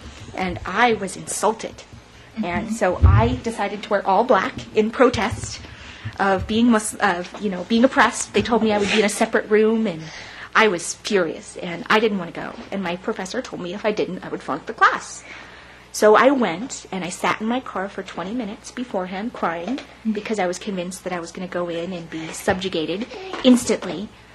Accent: Idaho Falls, Idaho, United States; I grew up Pentecostal in Idaho Falls. I grew up in a Mormon town, not being Mormon, very, very Christian.

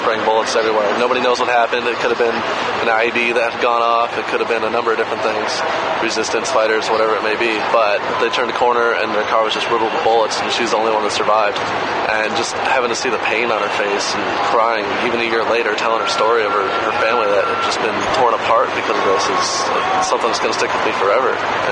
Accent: Buffalo, New York, United States; and also I grew up in Buffalo. It's kind of a declining blue-collar town, just like a lot of cities in the nation

